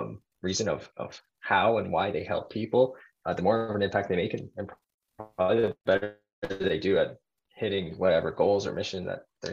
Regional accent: Toronto, Ontario, Canada; I'm from Canada, Toronto, Canada.

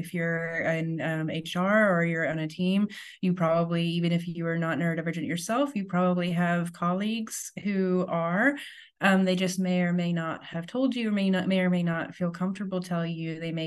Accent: Virginia, United States; also born or lived in Texas / Illinois / Rhode Island; now in Berlin, Germany; I live in Berlin, but I am from Virginia in the United States. But I've actually lived in Texas and Illinois and Rhode Island as well.

